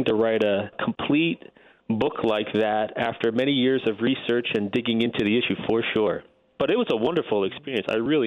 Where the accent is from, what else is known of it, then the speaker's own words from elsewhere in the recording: Ellenville, New York, United States; also born or lived in New Jersey, United States; I was born in New Jersey, but I don't tell many people about that. But I grew up in the Ellenville area in Ulster County, New York. I'm a proud Ulster County native.